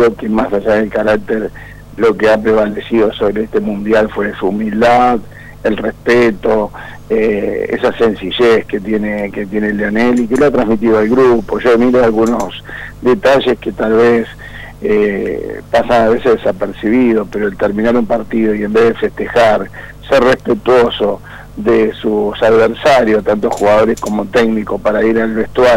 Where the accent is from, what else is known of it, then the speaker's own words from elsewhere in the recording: Argentina; hemos logrado como argentino